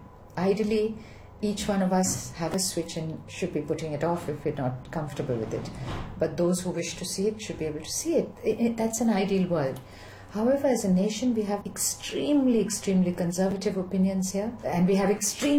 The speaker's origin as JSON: {"language": "English", "country": "India", "said": "I'm not sure, as an Indian, what we mean by evolvement."}